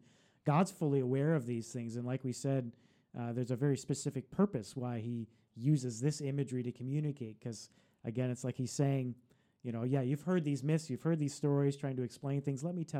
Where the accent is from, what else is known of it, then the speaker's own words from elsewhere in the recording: United States; because it's often so different from what I know as an American, right?